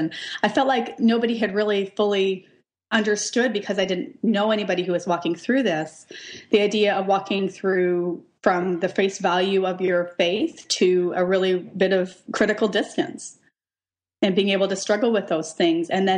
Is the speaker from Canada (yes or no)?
yes; Western Canada, Canada; I'm from Western Canada. And if there's one thing that Western Canadians love almost more than they like to make fun of Americans, is that they love to despise Toronto.